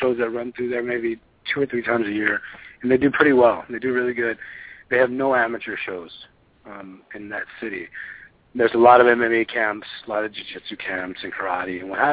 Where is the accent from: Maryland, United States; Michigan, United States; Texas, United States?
Texas, United States; El Paso; You know, I grew up in El Paso. I have a lot of friends that live out there and family.